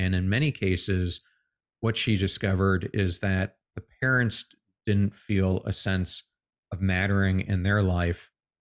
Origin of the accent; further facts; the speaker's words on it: Pennsylvania, United States; But interestingly enough, I grew up in Pennsylvania.